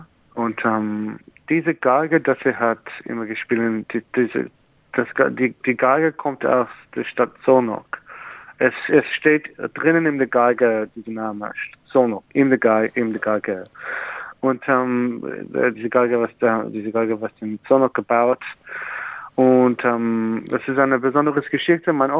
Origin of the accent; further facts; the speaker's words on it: Sydney, New South Wales, Australia; now in Berlin, Germany; Nein, ich komme aus Sydney.